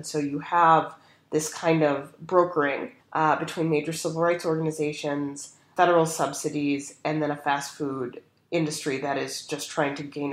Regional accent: Chicago, Illinois, United States; I would spend a lot of time in my hometown of Chicago.

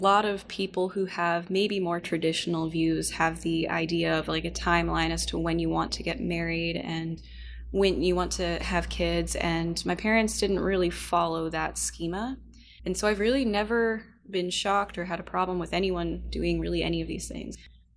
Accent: Indiana, United States; also born or lived in Monterey, California; Well, I was born in Monterey, California, in 1995. I'm a youngin'. I moved to Indiana when I was about 8 or so, and I'm here now. It was a bit of a culture shock.

